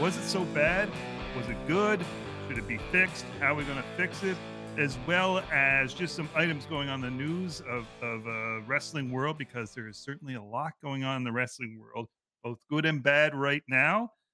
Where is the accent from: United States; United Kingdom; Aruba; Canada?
Canada; And as every Canadian who's a non-Leafs fan, we're very happy to see their consecutive streak